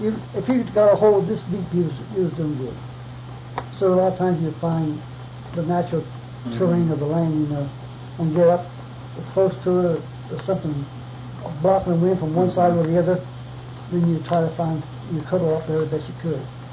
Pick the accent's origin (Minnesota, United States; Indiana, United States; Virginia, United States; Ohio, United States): Ohio, United States; Columbus; I'm from Columbus, Ohio, and there's no way in the world I would live up there.